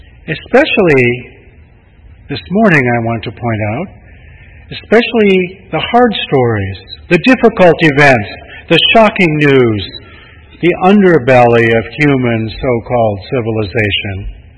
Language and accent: English; Detroit, Michigan, United States; As most of you know, I grew up in Detroit.